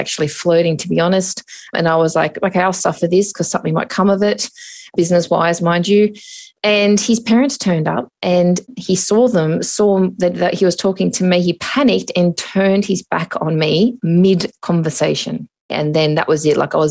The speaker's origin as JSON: {"language": "English", "town": "Parramatta", "region": "New South Wales", "country": "Australia", "said": "I was also told that I wouldn't be included in any local media if I admitted or said that I was from Parramatta."}